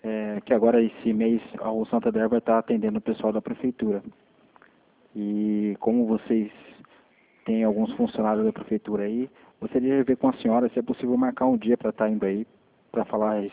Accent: Campinas, São Paulo, Brazil; eu sou de Campinas.

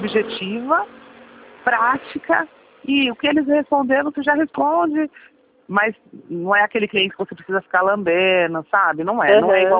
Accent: Sorocaba, São Paulo, Brazil; eu sou de Sorocaba.

